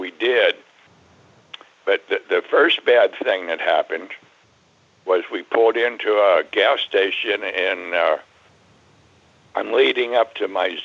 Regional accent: Ohio, United States; Originally, southwestern Ohio, down by the near the Ohio River.

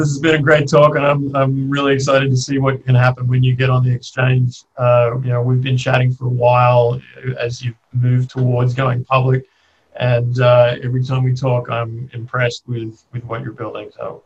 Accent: Australia; I'm Australian

